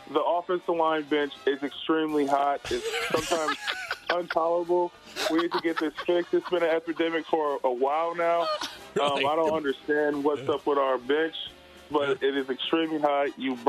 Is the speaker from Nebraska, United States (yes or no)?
no; California, United States; Yeah, I'm from California, and I'm always sleeved up during the game.